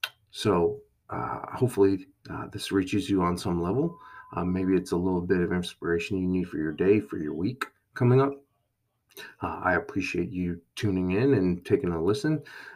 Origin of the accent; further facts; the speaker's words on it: Syracuse, New York, United States; I grew up in the Syracuse area, so I always wanted to go to Syracuse University.